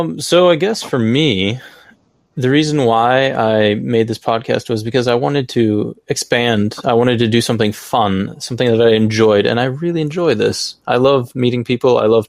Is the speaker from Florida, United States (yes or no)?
no; Michigan, United States; Oh, so I grew up in Michigan, but I wasn't born in Michigan, sadly.